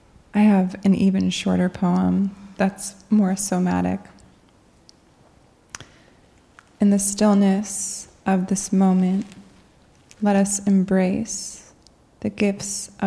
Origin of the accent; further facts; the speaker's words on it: New Hampshire, United States; I'm from New Hampshire, and I'm very honored to be here.